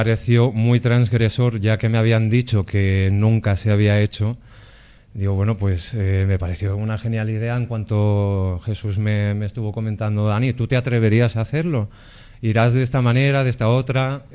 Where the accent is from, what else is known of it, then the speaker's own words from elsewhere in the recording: Barcelona, Catalonia, Spain; now in Llerena, Spain; yo vengo de Barcelona, llevo 3 años viviendo aquí, y aunque mis orígenes son de aquí, pues claro, no dejo de ser el forastero en un principio.